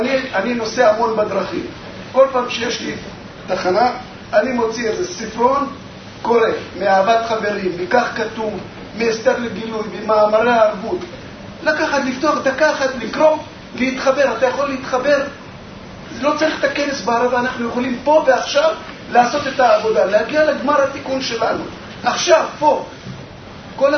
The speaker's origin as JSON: {"language": "Hebrew", "town": "Ashkelon", "region": "Southern District", "country": "Israel", "said": "אני מאשקלון."}